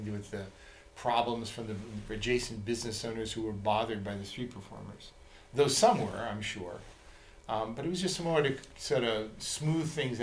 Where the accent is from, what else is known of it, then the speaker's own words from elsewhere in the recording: Flushing, New York, United States; When I was growing up in New York, in Queens, in Flushing, there was a guy named John Henry